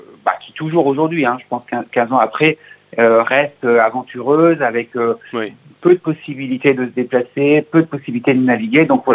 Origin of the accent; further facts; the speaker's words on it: France; en tout cas en tant que Français, on connaît très peu.